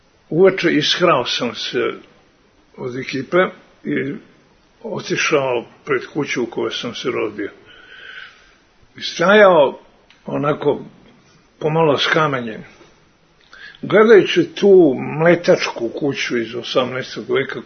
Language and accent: Serbian; Šibenik, Šibenik-Knin County, Croatia; born there; Nažalost, moj rodni grad je danas meni zapravo nepristupačan. On je u tuđoj zemlji.